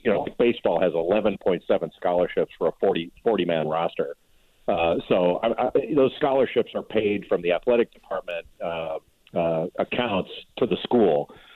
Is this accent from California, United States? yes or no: yes; Los Angeles, California, United States; I grew up in Los Angeles